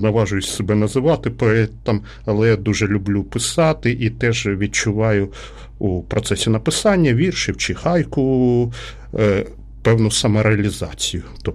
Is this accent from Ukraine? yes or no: yes; Sumy, Sumy Oblast, Ukraine; в 8-й школі в нашому рідному місті Сумах.